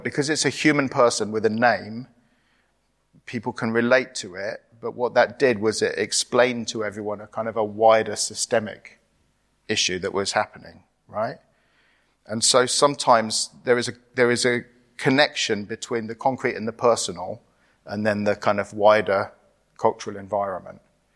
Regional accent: Cyprus; also born or lived in Middle East / United Kingdom; I grew up in Cyprus. I've lived in different bits of the Middle East. But I've also lived in the UK. My parents are British. So I'm a little bit insider-outsider.

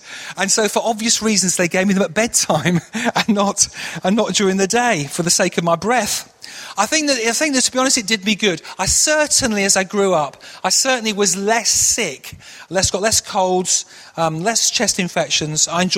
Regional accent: Manchester, North West England, United Kingdom; accent: northern; now in London, United Kingdom; I grew up in Manchester. Sometimes just a little bit of that northern twang comes out, but I made a big effort to drop my northern sound when I became a school teacher, because I was a school teacher down here in London

